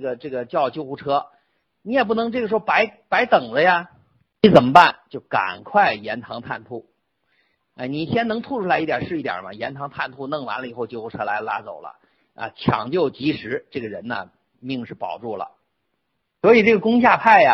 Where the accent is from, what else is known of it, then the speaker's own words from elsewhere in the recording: Hebei, China; 这个李杲啊也叫李东垣，应该啊也是我们河北人，大概呢就是我们石家庄周围这个正定这一带的人